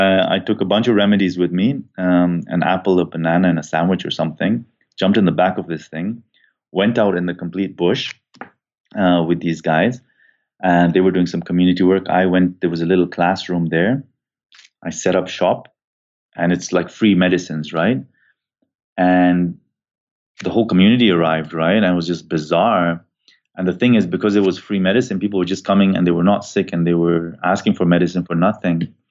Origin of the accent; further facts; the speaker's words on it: Nanyuki, Laikipia County, Kenya; born there; moved away; I was born in Nanyuki. It's a little town by the equator in Kenya.